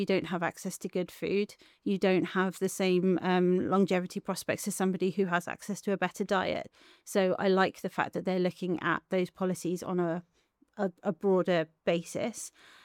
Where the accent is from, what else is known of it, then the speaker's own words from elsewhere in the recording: London, United Kingdom; now in Wales; I grew up in London. I was not even a car driver until I was in my mid-30s